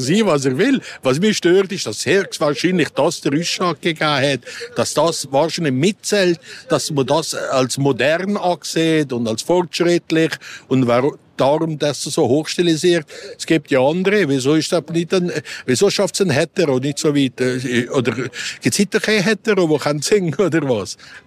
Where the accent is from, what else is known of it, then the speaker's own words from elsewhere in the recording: Switzerland; Als neutraler Schweizer würde ich der Schweizer 12 Punkte geben.